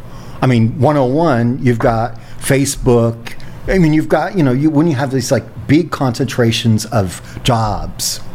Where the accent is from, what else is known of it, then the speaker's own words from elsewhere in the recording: California, United States; And I grew up in one in Orange County.